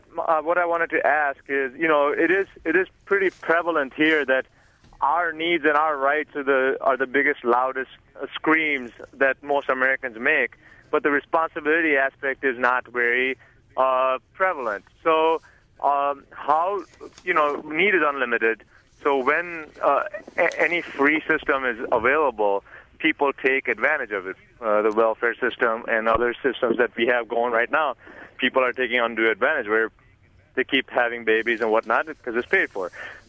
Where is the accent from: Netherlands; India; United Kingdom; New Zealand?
India; now in United States; I was born in India. I grew up half there, half here.